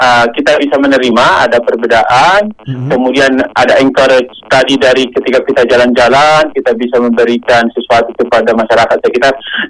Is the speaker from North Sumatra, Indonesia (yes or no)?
yes; Siborongborong, North Sumatra, Indonesia; saya kan banyak juga kampung saya memang di Seborong-Borong ya, gitu ya. Jadi 3 km.